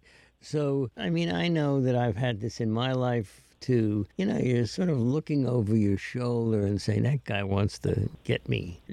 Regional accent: Manhattan, New York, United States; You know, I grew up in Manhattan on 96th Street, but all my relatives lived in Westchester.

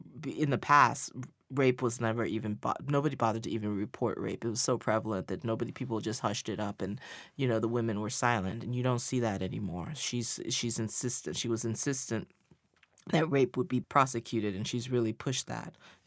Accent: Liberia; When I was growing up in Liberia

